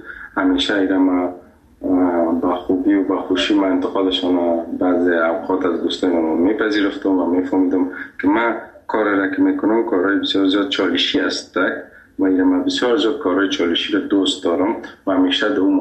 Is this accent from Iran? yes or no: no; Afghanistan; گفتم خودت از کجا هستی؟ گفتم از افغانستان.